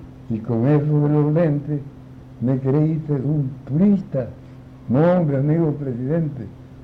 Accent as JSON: {"language": "Spanish", "town": "Ángel R. Cabada", "region": "Veracruz", "country": "Mexico", "tie": "born there", "said": "Nací en Ángel de Cabada"}